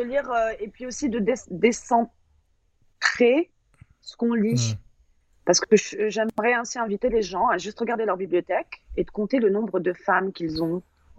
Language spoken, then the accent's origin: French; France; on est très, très, très arrogant en tant que Français.